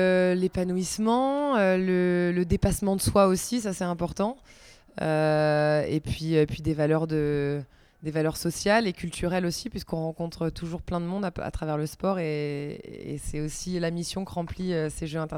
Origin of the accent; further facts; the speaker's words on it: Brittany, France; puisque je viens de Bretagne